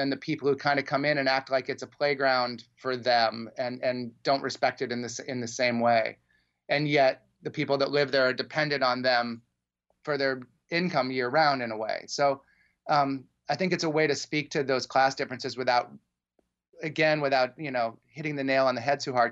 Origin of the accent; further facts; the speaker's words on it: Omaha, Nebraska, United States; And I'd been there as a kid because I grew up in Omaha.